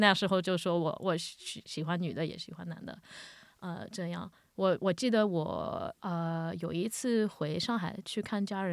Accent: Melbourne, Victoria, Australia; also born or lived in Shanghai, China; 我是在上海出生的，现在在澳洲快30年了，我今年32岁。我家人是我4岁的时候搬到墨尔本来，我在这里长大，这里读书，再到了2016年，过年的时候我回到上海去工作

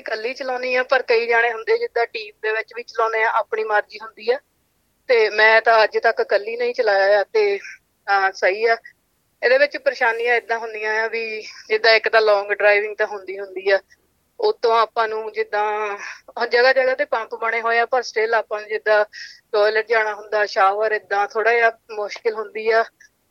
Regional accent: Phagwara, Punjab, India; moved away as an adult; now in Australia; ਮੈਂ ਪੰਜਾਬ ਤੋਂ ਗ੍ਰਹਿਆਂ ਤੋਂ ਆ, ਫਗਵਾੜੇ ਦੇ ਨਾਲ ਆ, ਸ਼ਹਿਰ ਹੀ ਆ ਬਟ ਛੋਟਾ ਸ਼ਹਿਰ ਆ। ਤੇ ਮੇਰੀ ਫੈਮਿਲੀ ਚ ਮੰਮੀ ਆ, ਭਰਾ ਆ, ਤੇ ਆਸਟ੍ਰੇਲੀਆ ਆਈ ਸੀਗੀ 2013 ਵਿੱਚ। ਹਾਂਜੀ 7 ਸਾਲ ਹੋ ਗਏ।

